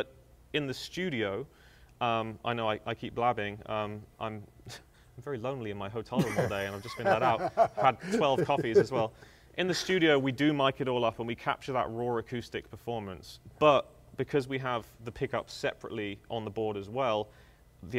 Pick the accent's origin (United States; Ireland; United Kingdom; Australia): United Kingdom; England; I'm English, so there's two things the English do.